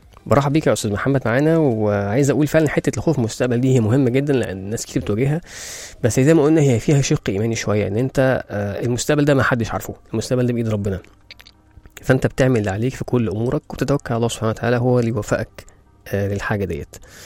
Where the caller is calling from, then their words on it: United Arab Emirates; انا سعيد اني بتواصل معك من الامارات